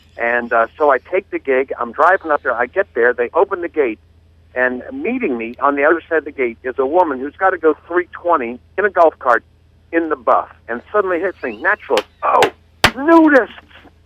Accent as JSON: {"language": "English", "region": "Midwest", "country": "United States", "said": "I actually love being a Midwesterner. I love the people. I love the values."}